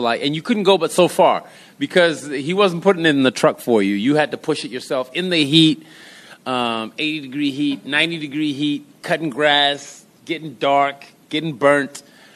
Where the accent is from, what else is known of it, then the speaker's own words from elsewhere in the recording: United States; And growing up in the States, I was like, no, I'm going to try and prove not only to me but to those around me